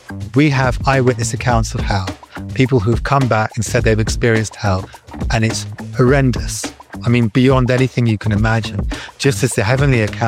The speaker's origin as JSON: {"language": "English", "region": "England", "country": "United Kingdom", "tie": "born or raised there", "said": "Okay, so I grew up in England."}